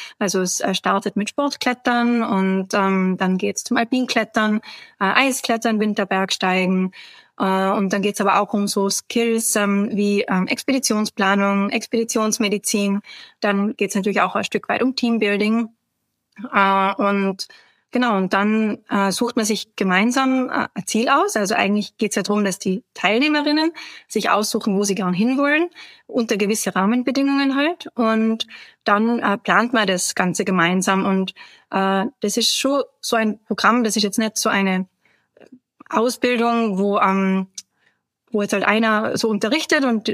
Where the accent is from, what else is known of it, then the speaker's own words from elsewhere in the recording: Innsbruck, Tyrol, Austria; ich komme aus Innsbruck und lebe auch